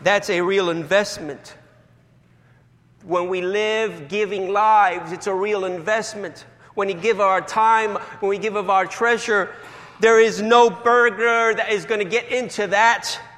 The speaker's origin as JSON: {"language": "English", "country": "Puerto Rico", "said": "Now, I come from Puerto Rico, and we have sheep and goats."}